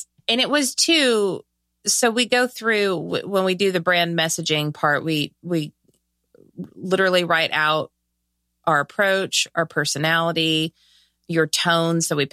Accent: California, United States; I'm from Southern California. I call everybody dudes.

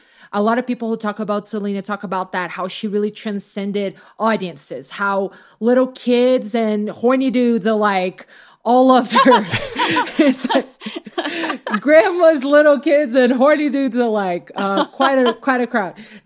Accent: Brazil; I'm always like, I don't know what I am to Americans. I'm just Brazilian. We're just doing our own thing.

